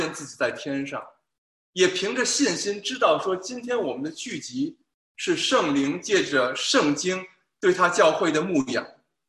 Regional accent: Beijing, China; 我是从小在北京的家庭教会长大的。

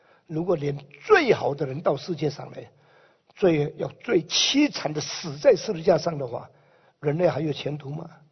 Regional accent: China; now in Indonesia; 我双重害羞，因为我中国人住在印尼

